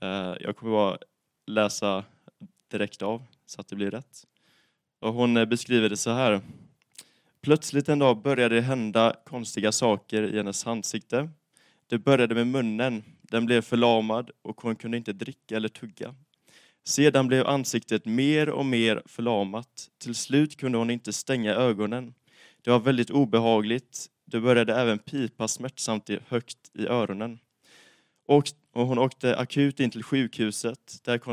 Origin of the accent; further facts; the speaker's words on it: Gothenburg, Västra Götaland County, Sweden; now in Nässjö, Sweden; och bor i Nässjö för tillfället. Jag kommer från Göteborg. Och jag får väl tillägga också att jag kommer från Sverige.